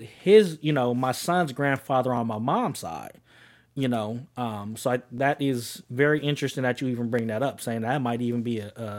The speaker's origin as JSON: {"language": "English", "town": "Oakland", "region": "California", "country": "United States", "tie": "born or raised there", "said": "And growing up, I grew up in East Oakland"}